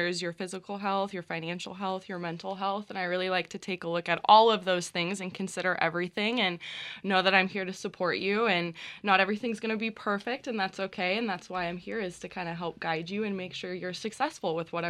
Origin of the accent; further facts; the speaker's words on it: Kearney, Nebraska, United States; also born or lived in Montana; Yes, I'm actually from Kearney, Nebraska. So born and raised in Kearney, and I went to Montana for grad school, and now I'm back home